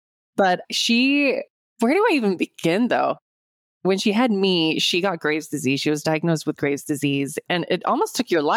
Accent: South Africa; now in United States; We're South African immigrants, and South Africa has one of the highest crime rates in the world, actually.

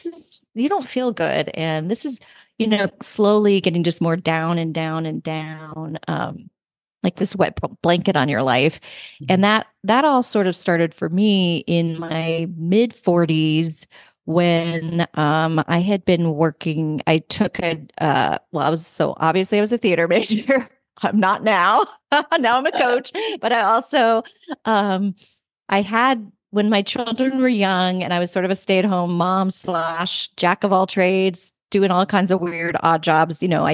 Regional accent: California, United States; born there; now in Connecticut, United States; I am in Connecticut, but I am from California. So I started out born in California, now living in Connecticut all the way across the entire country.

